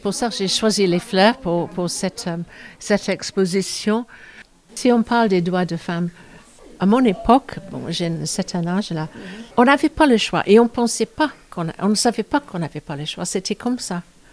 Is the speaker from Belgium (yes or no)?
no; England, United Kingdom; accent: English; French is a second language; now in France; Je suis anglaise, qu'on entend avec mon accent, bien sûr.